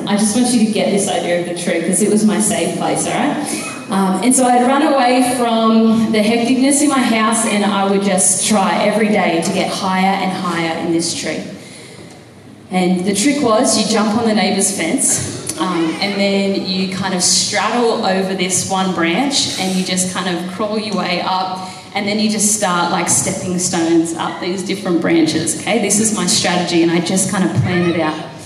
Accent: Australia; I'm a young person and I'm Australian and I love Jesus so much

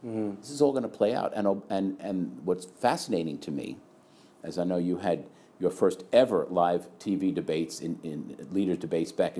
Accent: Queens, New York, United States; I'm from Queens, New York. Trump lived a mile away from me. I know these kind of guys.

